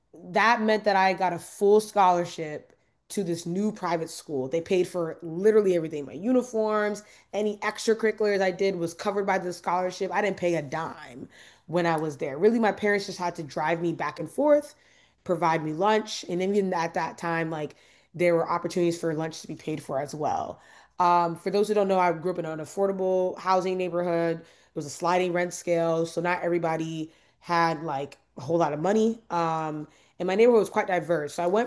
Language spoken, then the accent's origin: English; Ghana; also born or lived in Maryland; I'm super excited to hopefully be in community with y'all. I'm from Ghana and I've lived in Maryland for much of my life. So I'm a proud Marylander, go Ravens.